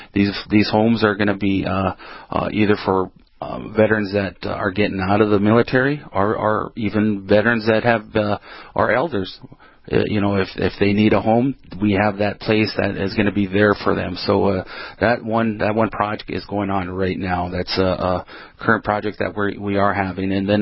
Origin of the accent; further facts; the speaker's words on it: North Dakota, United States; You know, we have as Native American people and people from Fort Berthold, we honor our veterans every single day.